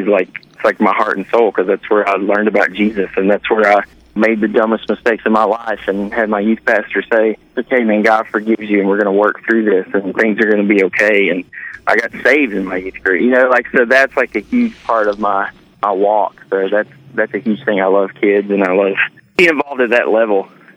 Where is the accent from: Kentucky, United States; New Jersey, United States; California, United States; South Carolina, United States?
Kentucky, United States; growing up in Kentucky, like, work ethic is everything.